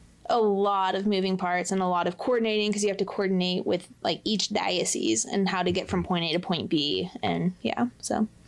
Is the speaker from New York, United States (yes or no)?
no; Kansas City, Missouri, United States; now in Houston, United States; I'm originally from Kansas City, but I live in Houston.